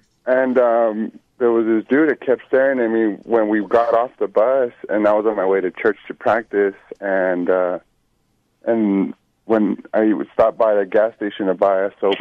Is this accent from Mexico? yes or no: yes; Mexico; and I'm from Mexico